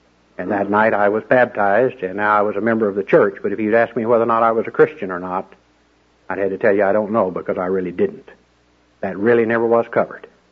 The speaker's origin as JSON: {"language": "English", "town": "Gainesville", "region": "Texas", "country": "United States", "tie": "born there", "said": "I was born in Gainesville, which is not that far from Wichita Falls, and went to Sunday school and church on Sunday"}